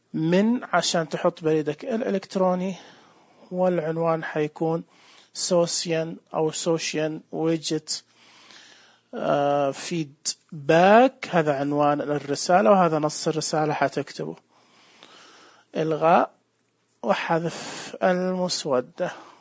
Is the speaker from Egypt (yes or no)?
no; Saudi Arabia; طبعا أنا سعودي، تمام زي ما أنتم شايفين وسامعين يعني لهجتي